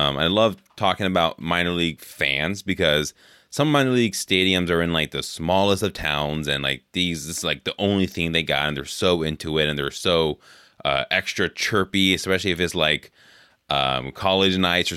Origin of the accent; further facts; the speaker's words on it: California, United States; Cause I grew up in California in the Bay Area.